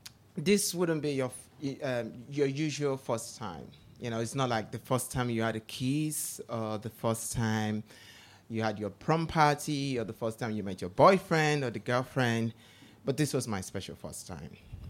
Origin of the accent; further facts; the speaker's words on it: Nigeria; growing up in Nigeria isn't funny.